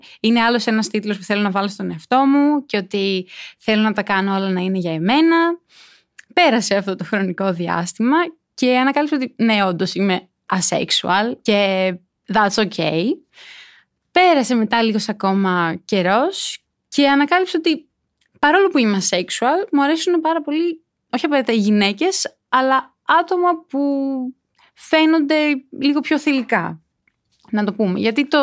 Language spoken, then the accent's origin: Greek; Thessaloniki, Central Macedonia, Greece; είμαι 22 χρονών και σκοπεύω να παραμείνω 22 χρονών για πάντα, γιατί στην ψυχή μου νομίζω είμαι ακόμα λιγότερο. Είμαι από τη Θεσσαλονίκη. Παρόλο που δεν μένω πάντα στη Θεσσαλονίκη, γενικά ταξιδεύω όσο περισσότερο γίνεται.